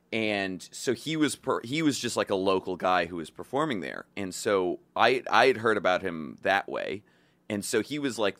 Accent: Atlanta, Georgia, United States; Because what had happened was, I'm from Atlanta

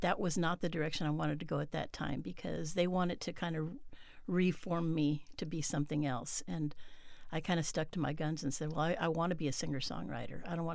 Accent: San Antonio, Texas, United States; We're all from San Antonio.

